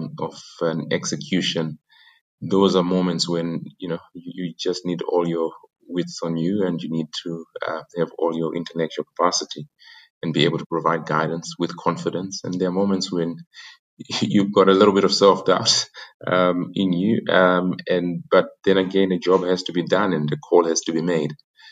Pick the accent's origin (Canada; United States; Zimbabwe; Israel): Zimbabwe; moved away as an adult; also born or lived in Oxford, United Kingdom; Born and bred in Zim, and I served my articles for accounting at Coopers and Lybrand in Zimbabwe, and then I went off to Oxford